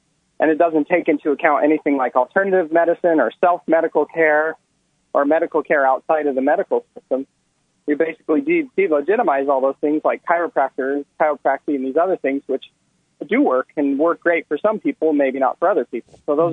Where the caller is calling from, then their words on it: Urbana, Illinois, United States; I'm from Urbana.